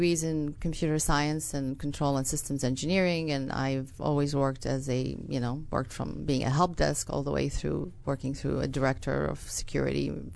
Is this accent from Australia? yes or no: no; Iraq; now in United States; I was born in the United States, so I grew up here. My first years of my life were here, but then I went back to Iraq where my parents are from, and I grew up there for a good portion of my life.